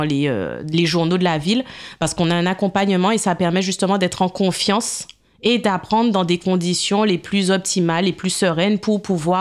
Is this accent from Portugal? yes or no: no; Guadeloupe, France; moved away as an adult; Alors moi, je suis d'originaire de la Guadeloupe et j'ai vécu en Guadeloupe. Ça fait 20 ans que je suis en France et 19 ans que j'ai passé en Guadeloupe.